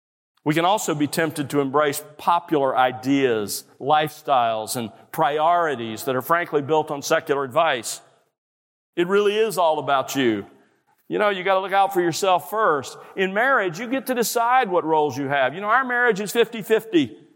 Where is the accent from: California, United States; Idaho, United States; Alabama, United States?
Alabama, United States; Mobile; When I was growing up in South Alabama, I'm actually the youngest of 10 kids, and growing up in South Alabama, our family owned a World War II Army-issue Red Willys Jeep. We lived on the edge of civilization, on the outskirts of Mobile